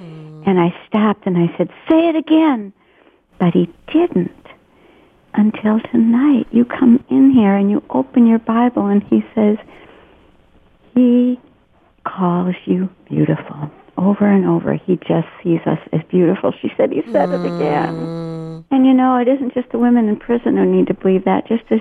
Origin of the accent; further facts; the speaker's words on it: Wisconsin, United States; it's fun to be in my home state of Wisconsin.